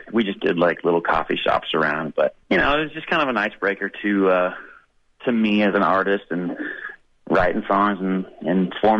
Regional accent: Oregon, United States; Yeah, well, I'm from Oregon. I grew up on a family farm out there.

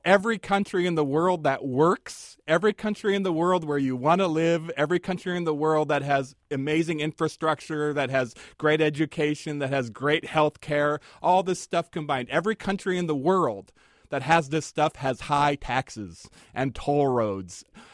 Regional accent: Washington, United States; I grew up in Eastern Washington.

